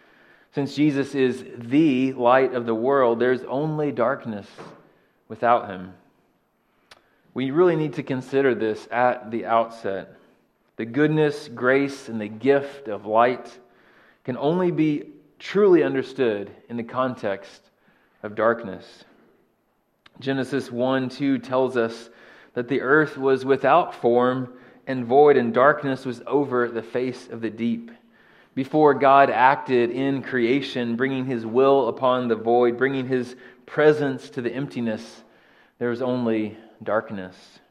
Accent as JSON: {"language": "English", "region": "Kentucky", "country": "United States", "tie": "born or raised there", "said": "Well, growing up in the States, in the state of Kentucky, something that my friends and I liked to do as we got a little bit older was to explore caves that were in our area."}